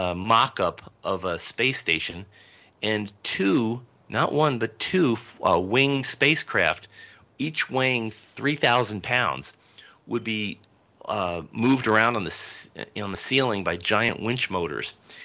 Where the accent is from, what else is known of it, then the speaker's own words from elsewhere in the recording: Elizabeth, New Jersey, United States; Thomas Mitchell, who comes from my hometown of Elizabeth, New Jersey.